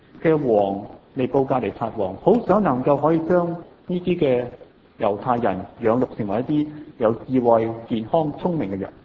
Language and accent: Cantonese; Hong Kong; 我哋香港人食好多嘅海产，食好多鱼